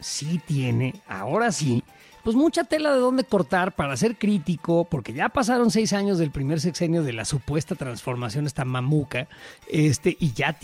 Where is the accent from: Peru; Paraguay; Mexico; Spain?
Mexico